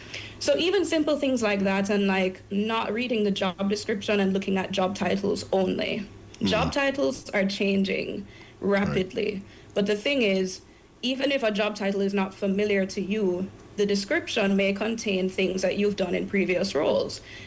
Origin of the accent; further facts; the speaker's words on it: Jamaica; Because I'm from Jamaica